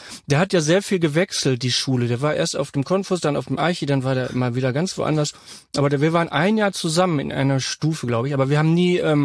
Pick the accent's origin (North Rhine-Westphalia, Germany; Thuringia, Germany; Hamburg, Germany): North Rhine-Westphalia, Germany; Und ich bin ja Westfale, ich bin nie so richtig reingekommen in Karneval.